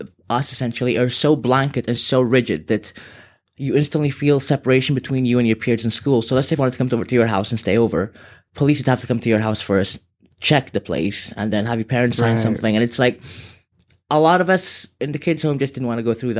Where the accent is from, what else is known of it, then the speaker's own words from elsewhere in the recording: Sudan; now in Liverpool, United Kingdom; I've lived in Liverpool, but I'm originally from Sudan, and I've been a bit around the world.